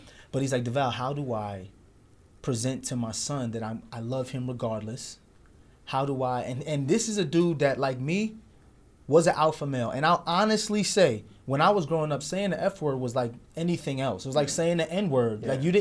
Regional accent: Brooklyn, New York, United States; especially from where we came from, because we grew up in Brooklyn during the 90s, where homosexuality was like, you couldn't even

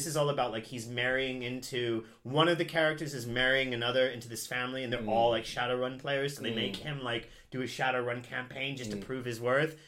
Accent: Midwest, United States; And I come from the Midwest, which is very conservative, so that's probably why I feel this way.

